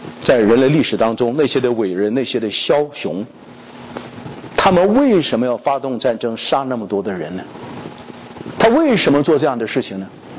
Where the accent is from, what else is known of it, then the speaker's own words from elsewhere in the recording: China; 那我们中国人说群众的眼睛都是亮的